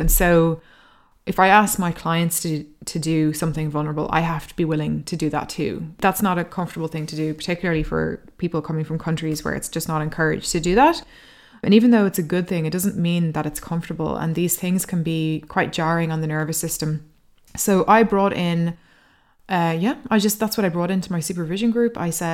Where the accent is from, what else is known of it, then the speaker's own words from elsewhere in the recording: Ireland; I'm half Irish, half Dutch, and I live in Ireland. Socialized more Irish. My culture is very Irish.